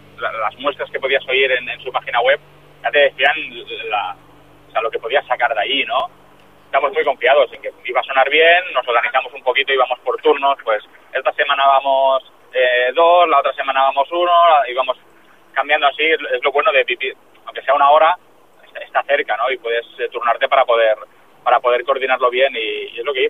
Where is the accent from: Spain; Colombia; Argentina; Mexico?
Spain; Barcelona, Catalonia; A pesar de que nosotros somos de Barcelona